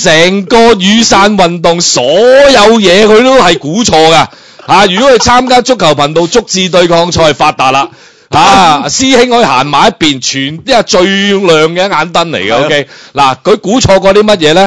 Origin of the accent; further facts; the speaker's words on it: Hong Kong; 呢样嘢系我香港人乐见噶嘛，